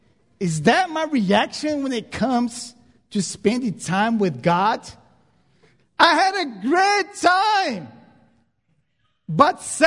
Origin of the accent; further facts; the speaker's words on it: Brazil; Actually, I'm originally from Brazil, so my family is in Brazil.